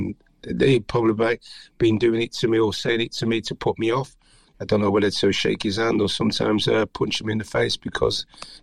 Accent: Manchester, North West England, United Kingdom; I was born in Manchester and living in West Side, as we would say, is called a bit of a ghetto.

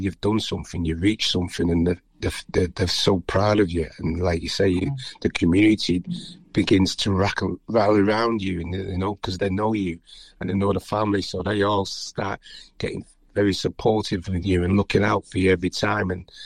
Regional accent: Manchester, North West England, United Kingdom; I was born in Manchester and living in West Side, as we would say, is called a bit of a ghetto.

